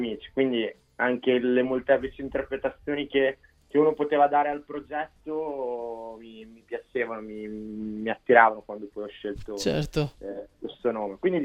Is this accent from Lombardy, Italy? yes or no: no; Emilia-Romagna, Italy; No, io sono romagnolo, però sempre tifato Roma.